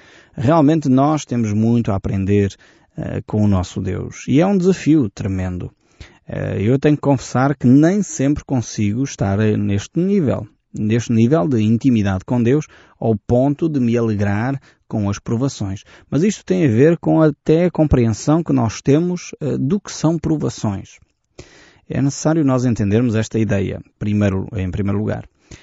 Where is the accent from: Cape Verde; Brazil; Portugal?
Portugal; Aquilo que nós somos como portugueses até é questionado aqui por esta afirmação